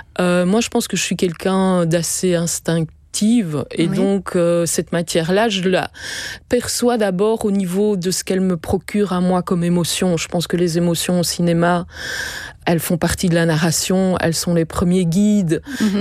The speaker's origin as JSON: {"language": "French", "town": "Namur", "region": "Wallonia", "country": "Belgium", "said": "Je suis namuroise"}